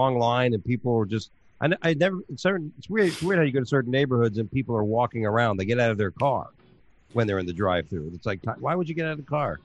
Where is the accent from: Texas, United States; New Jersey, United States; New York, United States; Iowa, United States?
New York, United States; Queens; born there; Yeah, I was born in Queens.